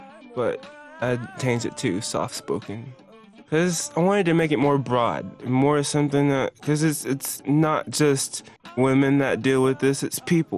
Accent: Columbus, Georgia, United States; now in Los Angeles, United States; I'm a musician from Columbus, Georgia. Now in Los Angeles, and I am the winner of the NPR Tiny Desk Contest. My dad was in the Army.

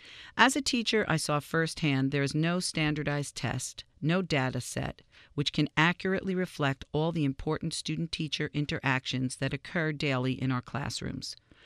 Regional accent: Harrison, United States; taught special education in my hometown of Harrison

